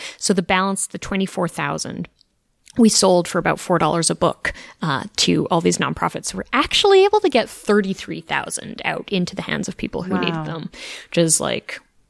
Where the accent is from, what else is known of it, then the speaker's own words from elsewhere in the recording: Canada; I think as a Canadian coming to the U.S., it's been particularly exciting